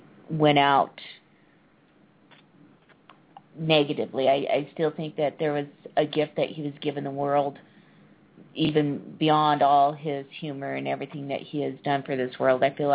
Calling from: Colorado, United States; I am calling from Colorado.

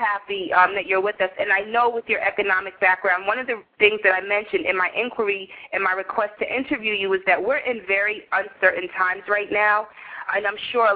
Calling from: New York, United States; I'm in New York.

